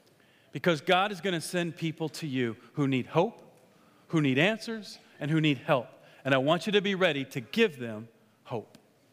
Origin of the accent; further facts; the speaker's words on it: Iowa, United States; And so, yeah, I'm here. I'm from Iowa.